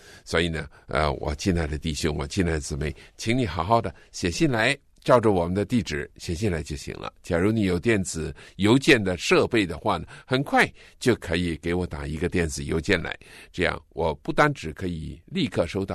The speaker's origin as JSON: {"language": "Chinese", "country": "China", "said": "今天我们中国人都很常常挂在嘴巴上的一句话，就是往前看"}